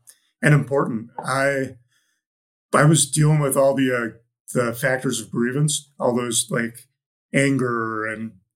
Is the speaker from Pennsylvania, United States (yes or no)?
no; Lander, Wyoming, United States; My family was really into the outdoors. I grew up in Lander, Wyoming, okay. where National Outdoor Leadership School is.